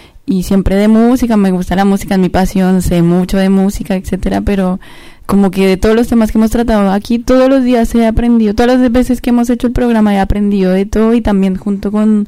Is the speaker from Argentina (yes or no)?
no; Colombia; now in Chile; yo no soy chilena, pero yo me considero chilombiana